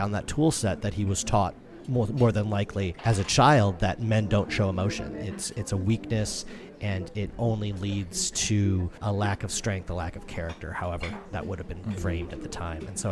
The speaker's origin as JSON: {"language": "English", "country": "Ireland", "said": "I mean, I'm Irish after all, and there's a reason the Irish have the reputation they do."}